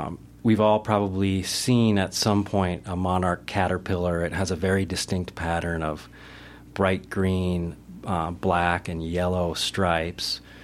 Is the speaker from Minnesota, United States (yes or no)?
yes; Minnesota, United States; then some continue more straight northerly toward where I grew up in Minnesota and southern Canada, west of the Great Lakes.